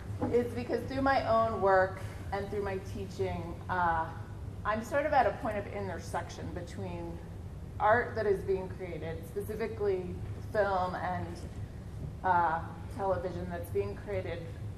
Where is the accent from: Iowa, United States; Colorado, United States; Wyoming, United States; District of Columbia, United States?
Colorado, United States; Boulder; now in New York, United States; I'm originally from Boulder, so it's nice to be back for this. I'm primarily a playwright and a screenwriter. I live in New York